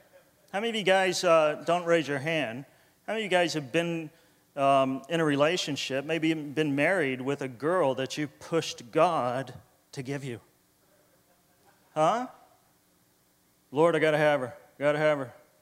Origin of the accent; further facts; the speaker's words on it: Miami, Florida, United States; The guy's a mountain man. I'm a doofus from Miami, Florida.